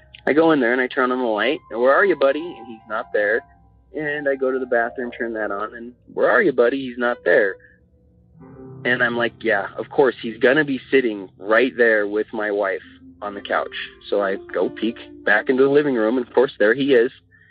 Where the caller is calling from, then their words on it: Denver, Colorado, United States; I'm from Denver, Colorado